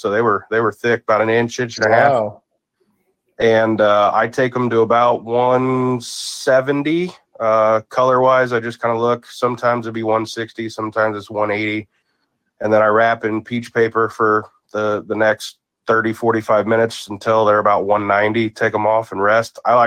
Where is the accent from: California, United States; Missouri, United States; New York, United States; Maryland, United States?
Missouri, United States; I'm from Missouri, so I throw down on some pork steak.